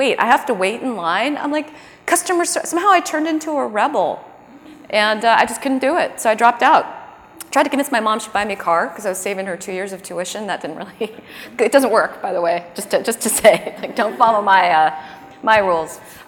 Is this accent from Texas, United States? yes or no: no; Connecticut, United States; I grew up in Connecticut. There's nothing open past 8 p.m. in Connecticut.